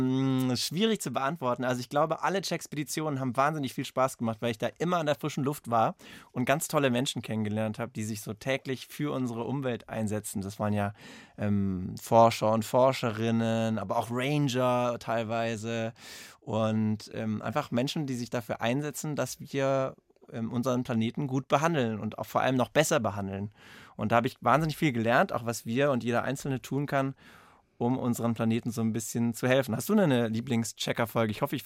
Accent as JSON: {"language": "German", "town": "Stuttgart", "region": "Baden-Württemberg", "country": "Germany", "said": "in Degerloch, wo ich herkomme."}